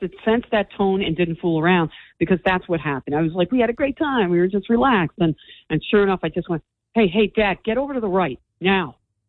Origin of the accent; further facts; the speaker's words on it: Fair Lawn, New Jersey, United States; and this is when I grew up in Fairlawn. So I'm on Route 4.